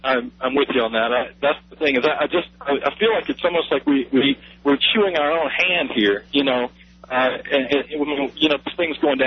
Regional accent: Selma, Alabama, United States; moved away; I'm from Selma, Alabama, and I moved out here a while back during the dot-com boom. And so if I sound kind of like a hick, yeah, that's what's going on.

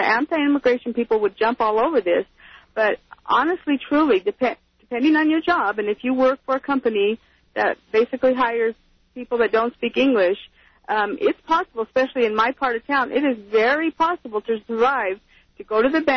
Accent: United States; We just, I mean, I am an American.

